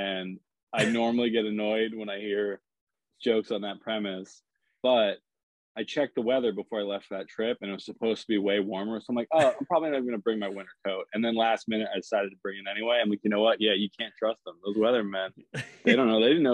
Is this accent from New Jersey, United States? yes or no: yes; New Jersey, United States; I mean, I'm from Jersey, and my face was very similar.